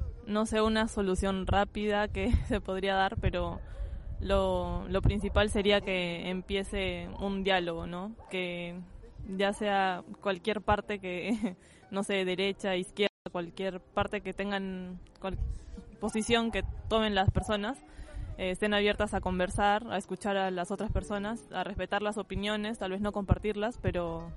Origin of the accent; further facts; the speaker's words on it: Peru; moved away; siendo peruanos en otra parte del mundo muestra que no somos indiferentes a lo que pasa